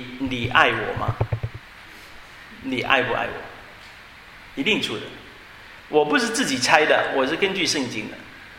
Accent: Hong Kong; 我们香港长大的也是很多的考试

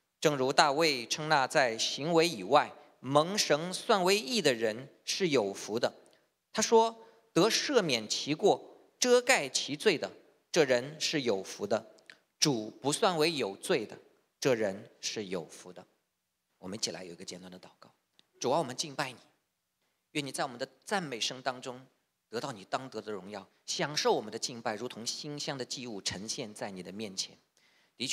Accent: Wenzhou, Zhejiang, China; now in United States; 但我们温州那边呢，我的母会呢还有500多人聚会

